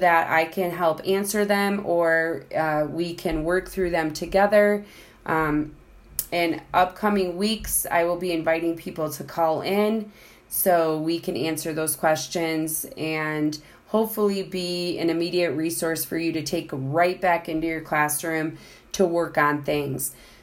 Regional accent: Illinois, United States; So I'm going back to my hometown, outside of Chicago, and I am going to meet up with her

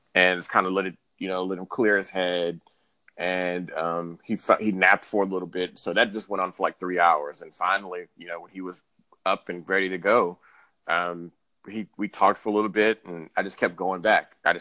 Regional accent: Houston, Texas, United States; now in New York, United States; I'll tell you that I'm from Houston, Texas.

